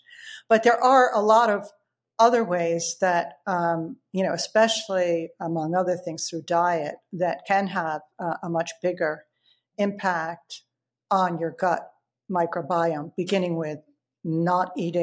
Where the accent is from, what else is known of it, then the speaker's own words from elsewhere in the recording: Ireland; I grew up in Ireland